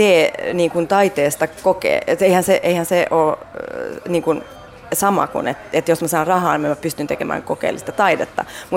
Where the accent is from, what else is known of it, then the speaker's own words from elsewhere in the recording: Helsinki, Uusimaa, Finland; mä oon Helsingistä kotoisin.